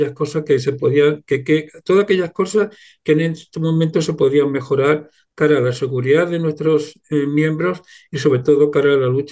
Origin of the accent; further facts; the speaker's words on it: Melilla, Spain; Yo, como sabes que soy de Melilla, sé cuál ha sido la convivencia que siempre hemos tenido las distintas comunidades en esa bella ciudad.